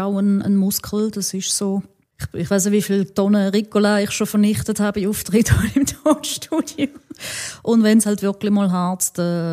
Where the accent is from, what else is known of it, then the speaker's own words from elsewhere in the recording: Switzerland; ich als Schweizerin mit irgendwie, ja, irgendwie auch schon fast in Wien.